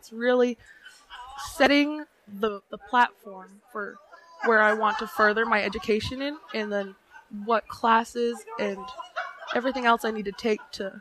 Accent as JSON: {"language": "English", "town": "Browning", "region": "Montana", "country": "United States", "said": "Like I said, I'm from the Blackfeet tribe in Browning, Montana."}